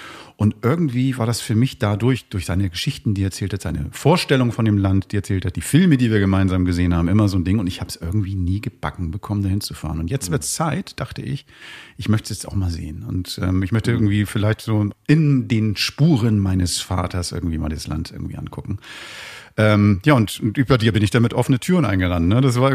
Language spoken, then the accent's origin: German; Hamburg, Germany; ich komme aus Hamburg